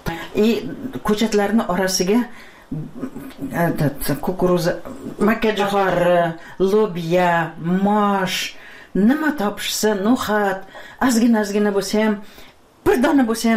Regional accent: Piskent, Tashkent Region, Uzbekistan; Men shu yerlarda tug'ilganman da.

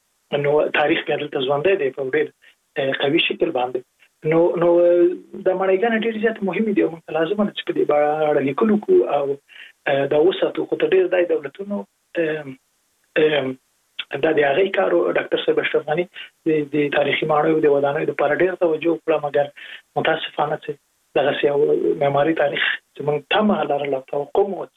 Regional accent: Jalalabad, Nangarhar, Afghanistan; زه په جره لابات کې لوی سوی

